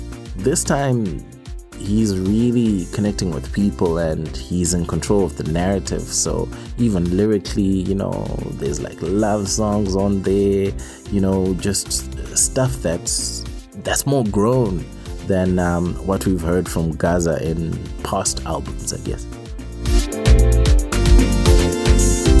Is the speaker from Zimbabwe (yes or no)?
yes; Zimbabwe; I'm from Zim